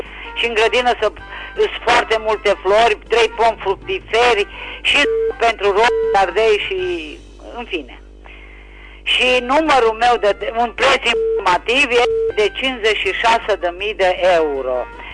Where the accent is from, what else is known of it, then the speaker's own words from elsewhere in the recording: Reșița, Caraș-Severin, Romania; din Reșița